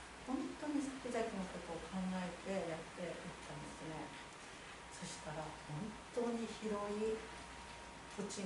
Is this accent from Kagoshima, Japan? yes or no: no; Yubari, Hokkaido, Japan; 私の夕張の出身、私は夕張キリスト教会というところで作れたんですが